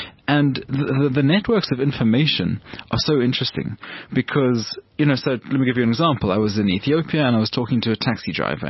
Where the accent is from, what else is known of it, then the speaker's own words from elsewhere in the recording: South Africa; I'm from South Africa